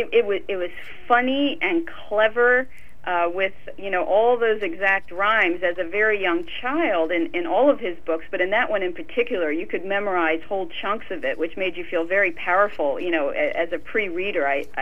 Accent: Flemington, New Jersey, United States; the Lindbergh baby kidnapping trial, which took place in my hometown of Flemington, New Jersey, in which my grandmother was alive to see

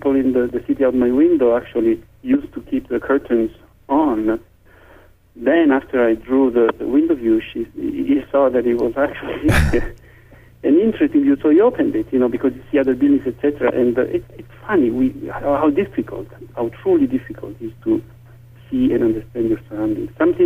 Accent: Milan, Lombardy, Italy; I wish I could now go back to, you know, the apartment where I grew up in Milan

